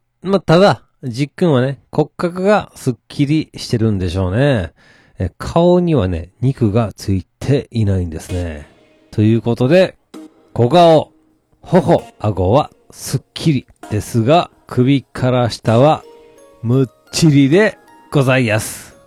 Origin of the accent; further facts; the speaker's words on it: Takarazuka, Hyogo, Japan; 出身地、あのクソ田舎の宝塚からね、それぞれが違う道をたどり、東京で久々に再会ですよ。